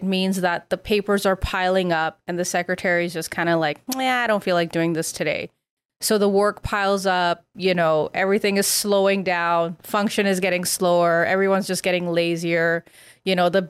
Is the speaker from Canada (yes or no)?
yes; Canada; now in Australia; I moved to Cardiff to pursue my master's degree, which I didn't complete. And I went back to Ottawa, then I moved to Australia. And it was a lot of things that I went through as a Canadian, who's also obviously Indian.